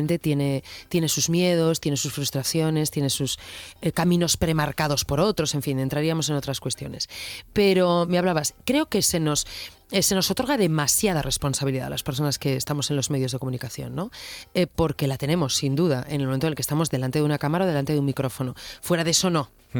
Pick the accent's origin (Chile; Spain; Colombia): Spain; Salas, Asturias; also born or lived in Oviedo; Yo justo a los 14 años me fui de mi pueblo, Salas, un pequeño pueblo de 1000 habitantes, a estudiar ya segundo de BUP a Oviedo, que era la gran ciudad por aquel entonces, ¿no? Parece que no, pero yo tengo 45